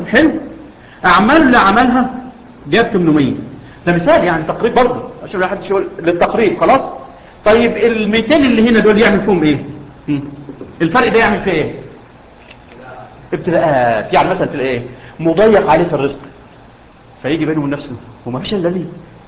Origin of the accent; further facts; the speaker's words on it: Egypt; حتى احنا عندنا في مصر يقول لك ايه ده حاطط تحت البلاطه